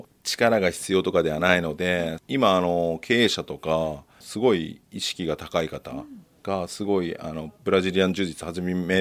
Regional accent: Tokyo, Japan; 一応出身は東京なので、はい、海がなかったのでサーフィンはしてなかったですね。

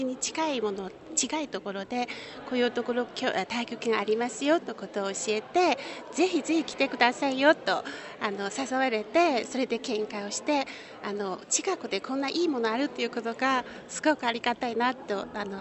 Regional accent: Beijing, China; Japanese is a second language; now in Japan; 私は中国の出身ですが、北京から来ました。

